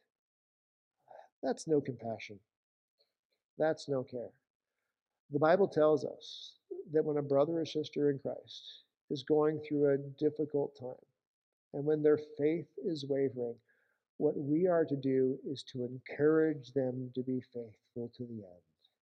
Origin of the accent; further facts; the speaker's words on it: Iowa, United States; It's like, hi, I'm from Iowa.